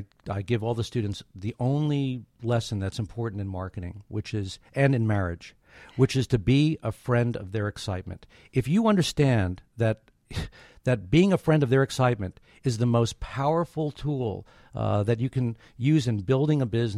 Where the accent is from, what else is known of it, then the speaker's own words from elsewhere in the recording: New York City, New York, United States; moved away as an adult; now in Atlanta, United States; I'm from New York City. I was jetpacking food when I first moved to Atlanta, because in 84 there was no food in Atlanta.